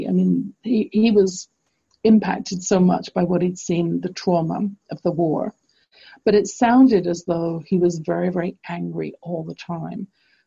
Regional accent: England, United Kingdom; accent: broad English; now in Canada; from England to Canada, I had to slow down and change my speech pattern significantly in order for my broad English accent to be understood.

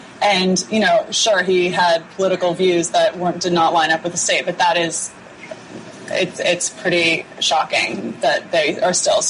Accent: New York, United States; We grew up in the Hudson Valley.

